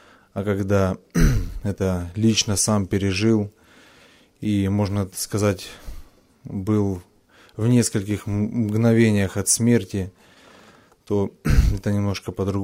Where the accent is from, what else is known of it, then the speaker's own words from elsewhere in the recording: Krymsk, Krasnodar Krai, Russia; я из Крымска.